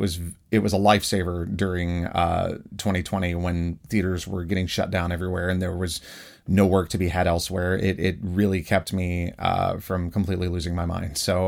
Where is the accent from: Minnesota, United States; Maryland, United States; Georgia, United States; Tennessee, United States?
Tennessee, United States; I'm from Tennessee. I'm used to the heat